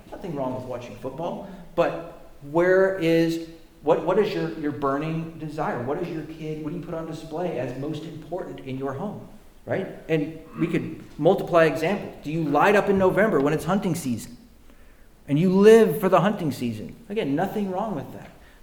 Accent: Denver, Colorado, United States; Now, I grew up in Denver, and I grew up loving the Denver Broncos, like with a passion that you wouldn't believe.

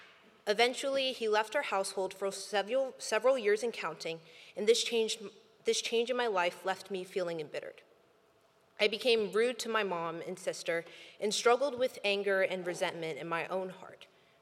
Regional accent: Delaware, United States; I grew up in Delaware, where from a young age I was taught to read the Bible, pray, and acknowledge Jesus Christ as my Lord and Savior.

